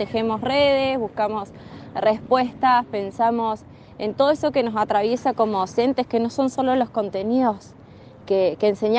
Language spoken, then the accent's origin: Spanish; San Antonio Este, Río Negro, Argentina; soy de San Antonio Este. Soy profesora en letras y actualmente trabajo en el Instituto de Formación Docente Continua de San Antonio.